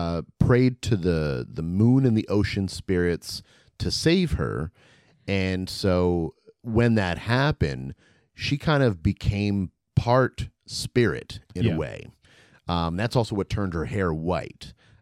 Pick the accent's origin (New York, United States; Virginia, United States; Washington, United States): New York, United States; accent: New York; You know what? It's my New York accent. I lost that years ago.